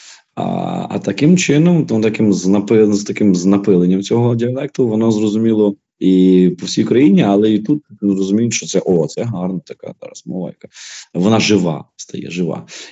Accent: Ivano-Frankivsk, Ivano-Frankivsk Oblast, Ukraine; Ну, я звідси, я з Прикарпаття, тобто я з Франківська. Я не є гуцул, ні. Але я дуже добре знаю цю культуру, я тут виріс, для мене це моя якась рідна історія, я знаю, як тут говорять, я знаю говірки.

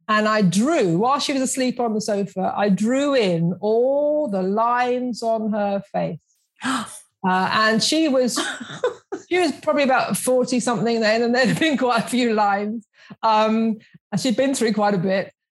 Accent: London, United Kingdom; I grew up in South London. And my dad had a butcher shop, and said I was the youngest of quite a tribe of us.

